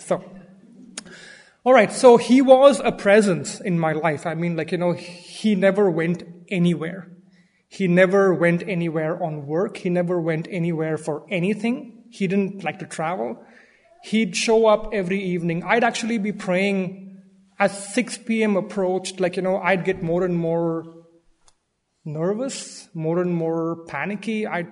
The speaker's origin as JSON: {"language": "English", "region": "Delhi", "country": "India", "tie": "born or raised there", "moved": "as an adult", "lives_now": "United States", "said": "I was born and raised in India, in Delhi for the most part, and my father was a constant presence in my life for the 24 years I lived there until I moved to the U.S."}